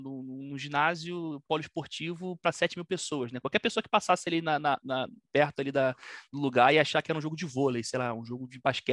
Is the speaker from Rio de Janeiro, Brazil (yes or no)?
yes; Rio de Janeiro, Brazil; Lá no Rio a gente chamava de virada, né? Sou carioca.